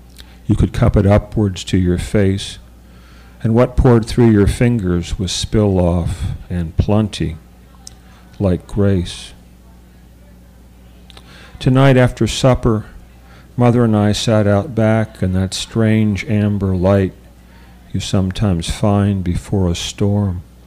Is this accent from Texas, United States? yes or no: no; Homestead, Pennsylvania, United States; an ad in the paper for the sale of a house that I grew up in Homestead.